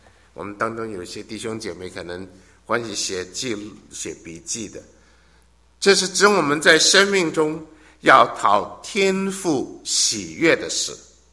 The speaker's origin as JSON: {"language": "Chinese", "country": "China", "said": "也就是我们中国人所说的什么很贴心，很贴心。"}